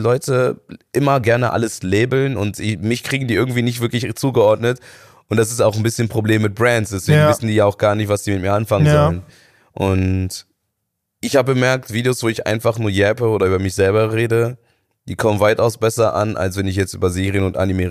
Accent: North Rhine-Westphalia, Germany; Ich komme aus NRW, ich kann jederzeit switchen.

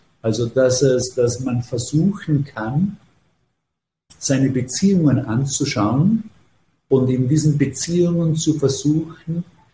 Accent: Austria

